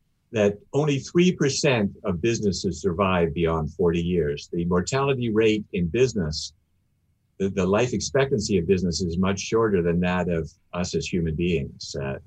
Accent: Canada; Yeah, I'm a Canadian

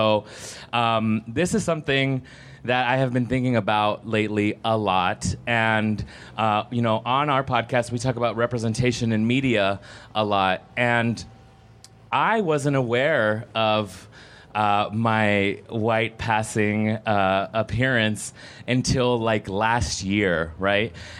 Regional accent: Texas, United States; y'all, see, I'm from Texas already.

